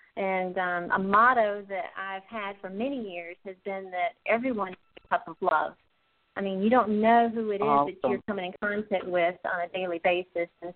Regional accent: North Carolina, United States; I was raised in North Carolina, and I joined the military in 1996.

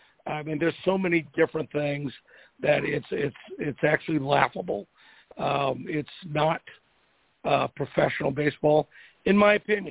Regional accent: New England, United States; I grew up in New England, so I was able to see whoever came to Boston.

